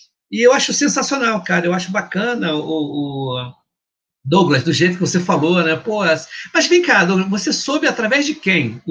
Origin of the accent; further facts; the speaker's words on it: Rio de Janeiro, Brazil; Que eu sou do Rio de Janeiro.